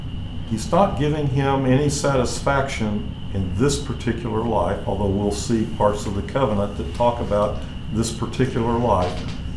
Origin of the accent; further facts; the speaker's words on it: Corpus Christi, Texas, United States; I came from Corpus Christi. And if I really wanted to return to my country, so to speak, I would say that would be Corpus Christi.